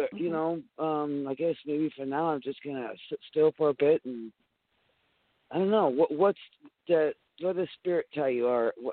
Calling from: Michigan, United States; I am calling from Northern Michigan.

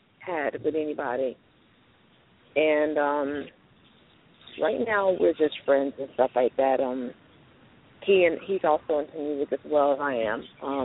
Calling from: California, Louisiana, United States; Hi, my name is … from California, Louisiana.

